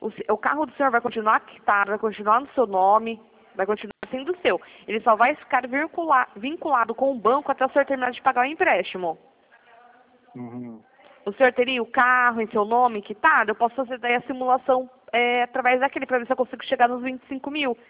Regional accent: Piracicaba, São Paulo, Brazil; eu sou aqui de Piracicaba, São Paulo.

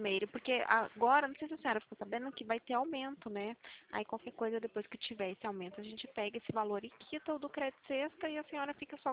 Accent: São José dos Campos, São Paulo, Brazil; Eu sou do interior de São Paulo, São José dos Campos.

